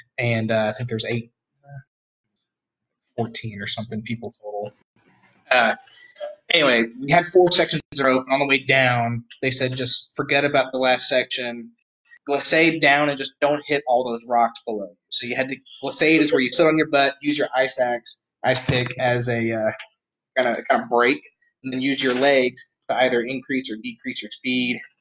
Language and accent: English; Texas, United States; also born or lived in Missouri; I was born in Missouri, moved to Texas at 3. I had never really seen the mountains.